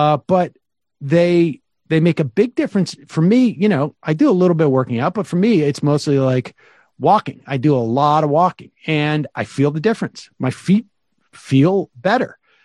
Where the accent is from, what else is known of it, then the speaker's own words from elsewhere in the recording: Massachusetts, United States; I'm from Massachusetts.